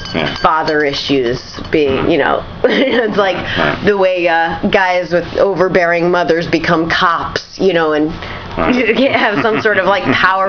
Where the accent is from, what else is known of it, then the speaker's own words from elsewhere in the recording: New Hampshire, United States; My parents live in New Hampshire. We're from New Hampshire.